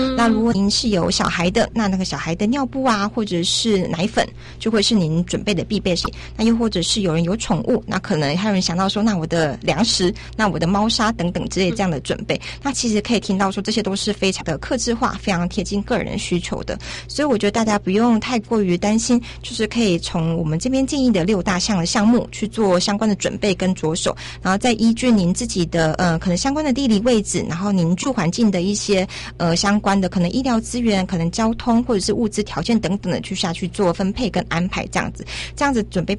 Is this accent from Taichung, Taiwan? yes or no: yes; Taichung, Taiwan; 我是台中人，然后我小时候经历过921，